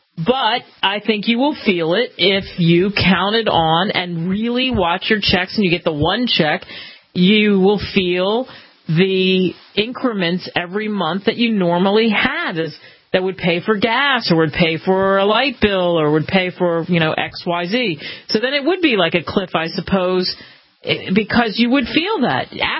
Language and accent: English; Philadelphia, Pennsylvania, United States; I mean, hey, look, I grew up in Philly, and the Constitution was drummed into my head from the time I was a kid.